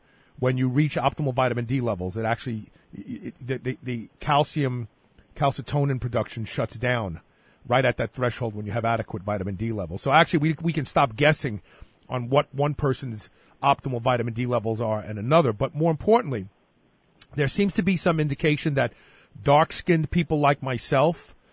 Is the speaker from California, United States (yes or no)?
no; Buffalo, New York, United States; We're talking with Dr. Song Yao from the Roswell Park Cancer Institute in Buffalo, New York. My hometown state.